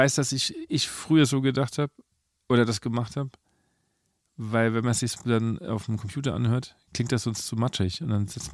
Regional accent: Bavaria, Germany; wo ich herkomme. Also wir haben natürlich auch in Franken fränkische Blasmusik, die gibt es natürlich auch.

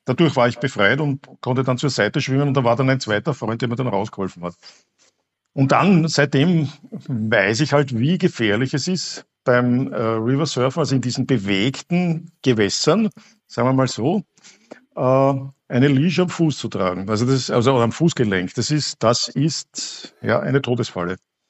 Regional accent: Austria; also born or lived in Maldives / Thailand; als typischer Österreicher

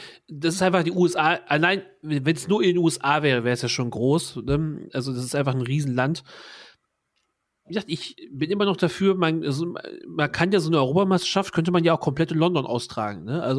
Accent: France; German is a second language; Also als Franzose hätte ich auch mehr Spaß daran

